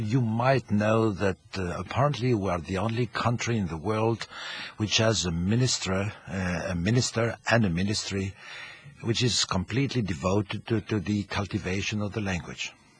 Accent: France; English is a second language; I mean, my mother tongue, I'm French, but my mother tongue is not French.

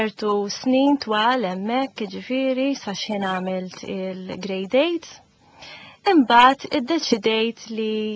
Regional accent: Victoria, Gozo, Malta; Bħalma għattinti jiena oriġinarjament minn Għawdex.

